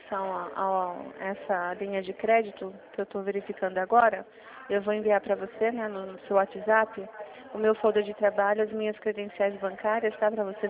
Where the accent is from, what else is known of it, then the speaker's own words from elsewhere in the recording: São Paulo, Brazil; Eu sou da região de Sorocaba. Sou do interior paulista.